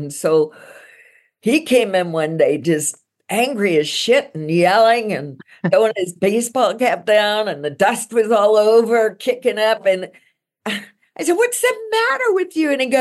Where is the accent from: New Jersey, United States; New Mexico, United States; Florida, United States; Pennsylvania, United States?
Florida, United States; Miami; I grew up in Miami.